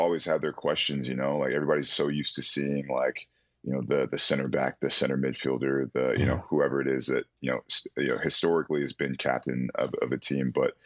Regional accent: Atlanta, Georgia, United States; He heard I was from Atlanta and said, yo, like, I got to put on for him right quick.

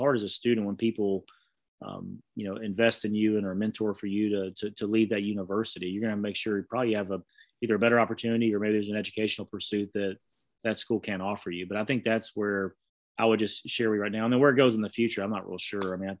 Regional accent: Southeast, United States; growing up in the Southeast

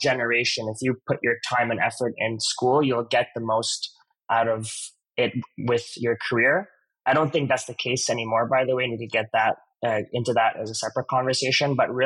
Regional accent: Montreal, Quebec, Canada; I would say life growing up was pretty great.

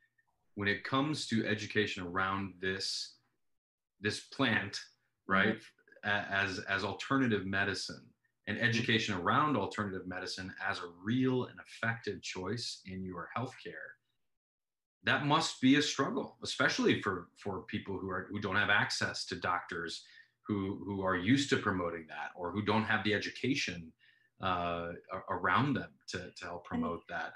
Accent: Kentucky, United States; I love Texas. I'm from Kentucky originally. We like to think we're Texas, but we're not.

